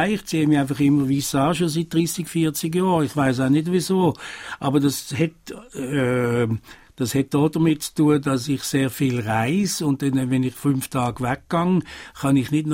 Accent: Italy; Ich bin Italiener

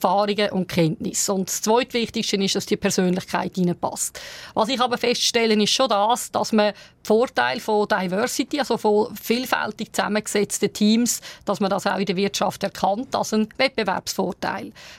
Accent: Switzerland

